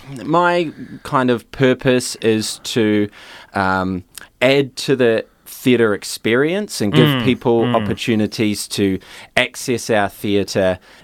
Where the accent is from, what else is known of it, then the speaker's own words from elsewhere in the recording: Christchurch, Canterbury, New Zealand; I'm from Christchurch, but had been living overseas for nearly 14 years.